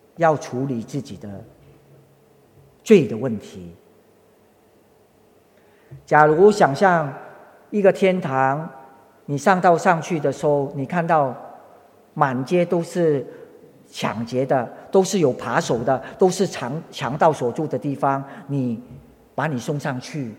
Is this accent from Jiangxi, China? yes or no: no; Guangdong, China; accent: Cantonese; 我们广东话就讲到这里呢